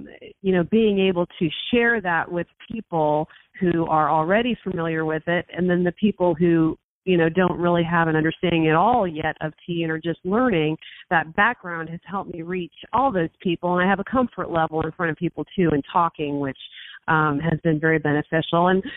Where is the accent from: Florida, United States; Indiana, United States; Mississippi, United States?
Florida, United States; I'd grown up drinking tea. I'm from Florida, so there's a lot of tea down in the South.